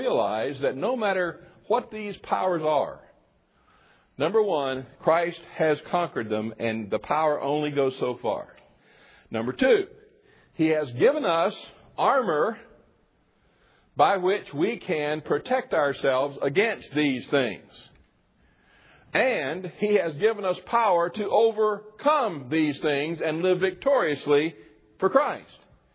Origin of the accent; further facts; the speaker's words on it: Florida, United States; When I grew up in Florida, which I did, we had a saying.